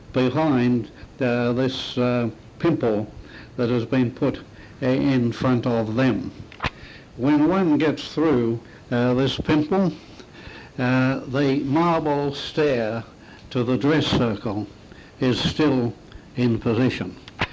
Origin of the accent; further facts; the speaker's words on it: Richmond, Victoria, Australia; I was born in Richmond in 1905 and spent the first 23 years of my life in Charles Street, Richmond.